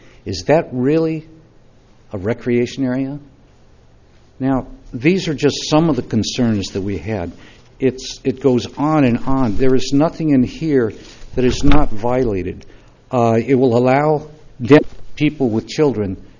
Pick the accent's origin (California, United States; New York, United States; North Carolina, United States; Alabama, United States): California, United States; Templeton; I'm from Templeton.